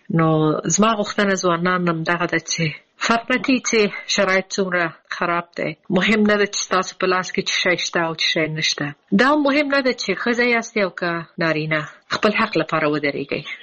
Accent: Afghanistan; زه د افغانستان بند یم زه ورځې شمیرم چې زه بیرته کله خپل ملک ته ځم

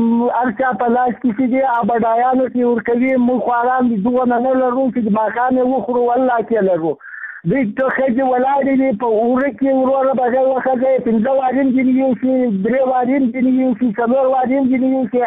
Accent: Ghazni, Afghanistan; زه د غزنی دی ولایت کې مرکز دی ولسوالی

